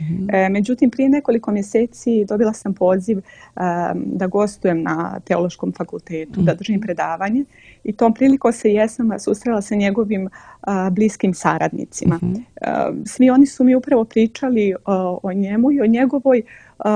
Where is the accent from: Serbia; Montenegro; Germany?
Montenegro; kad bi god rekla da sam porijeklom iz Crne Gore